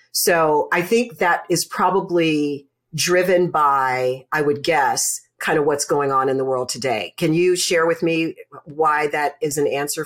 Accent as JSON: {"language": "English", "town": "Chicago", "region": "Illinois", "country": "United States", "tie": "born or raised there", "said": "Yeah, it is. It's my hometown, so I'm totally biased, but that's another story."}